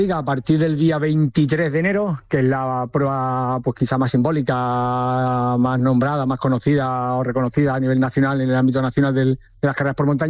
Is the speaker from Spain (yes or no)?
yes; Villanueva de los Castillejos, Andalusia, Spain; viniendo de Villanueva de los Castillejos, como soy de Villanueva de los Castillejos